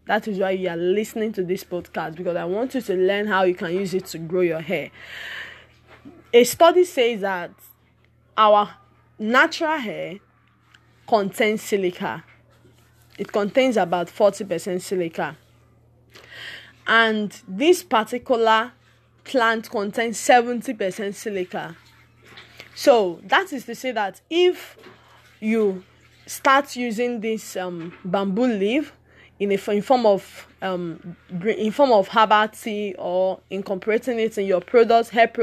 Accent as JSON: {"language": "English", "country": "Nigeria", "said": "the natural hair advocate. I'm a Nigerian."}